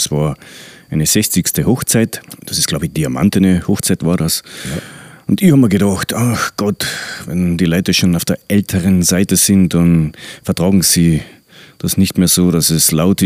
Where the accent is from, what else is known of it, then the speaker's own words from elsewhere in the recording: Lienz, Tyrol, Austria; born there; now in St. Daniel, Austria; Na, geboren sind wir alle in Lienz im Krankenhaus natürlich.